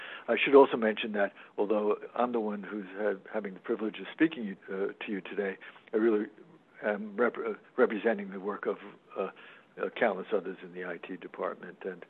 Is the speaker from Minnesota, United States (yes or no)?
no; New York City, New York, United States; I am born and bred in New York City, in Manhattan, and just ventured out 4 years for college